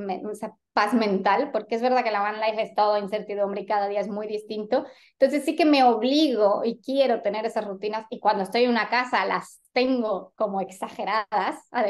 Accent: Mexico; yo nací en México, pero mi familia es de España y yo viví en México toda mi infancia y todos los veranos iba a visitar a mi familia.

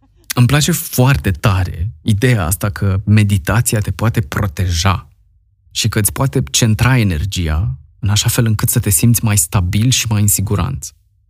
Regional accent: Romania; În fond, eu și Cristiana eram din România, iar celălalt cuplu de lângă noi era din Germania.

